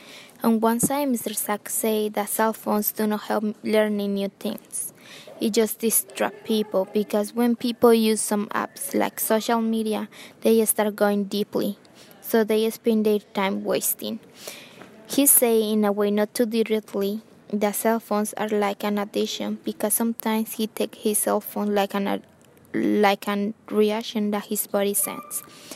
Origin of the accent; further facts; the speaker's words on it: Colombia; I'm 17 years old and I'm from Colombia.